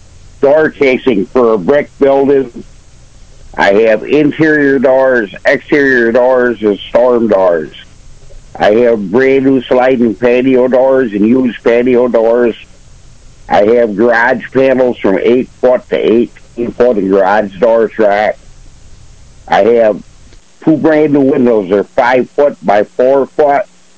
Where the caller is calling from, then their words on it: Ashford, New York, United States; Ashford, New York.